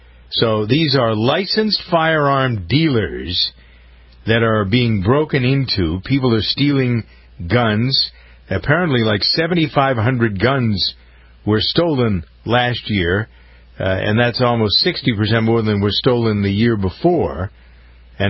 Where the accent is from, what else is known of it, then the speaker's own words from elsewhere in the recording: Framingham, Massachusetts, United States; a report from my hometown of Framingham, Massachusetts, as to what the news is.